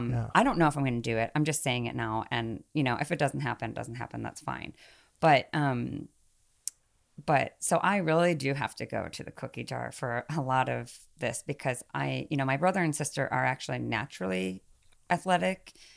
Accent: Indiana, United States; born there; I was born like 20 minutes outside Chicago, so not like really like deep Indiana, but definitely Midwest.

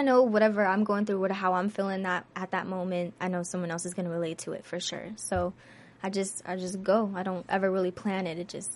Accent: San Diego, California, United States; now in Los Angeles, United States; I'm a true Cali girl, born and raised in San Diego, living in L.A. The Bay is seriously my second home.

